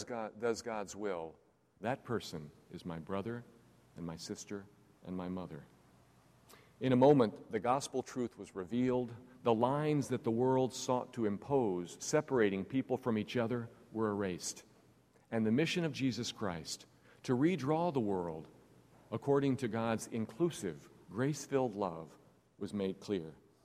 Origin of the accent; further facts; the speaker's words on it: Texas, United States; I'm a Texan.